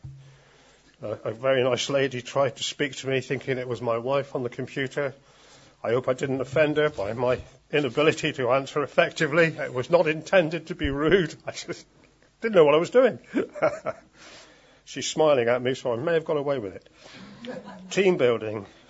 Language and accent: English; United Kingdom; It says, be courteous. But I'm British.